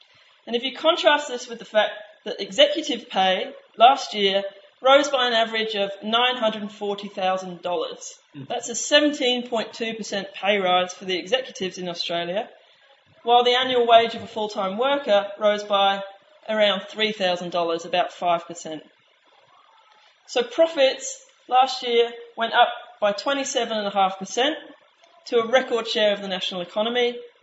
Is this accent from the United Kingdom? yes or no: yes; United Kingdom; And I grew up in Britain.